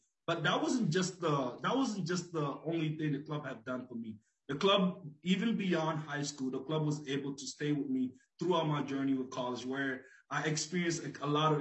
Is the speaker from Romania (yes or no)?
no; Liberia; now in United States; So I'm an immigrant from Liberia. When I came to the United States, assimilating with the American culture was extremely hard.